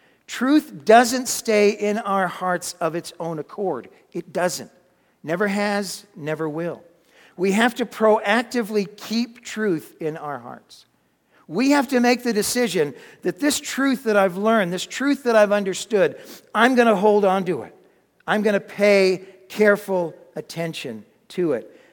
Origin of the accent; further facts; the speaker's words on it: Massachusetts, United States; Now, I'm really going somewhere with this, but I'm from Massachusetts.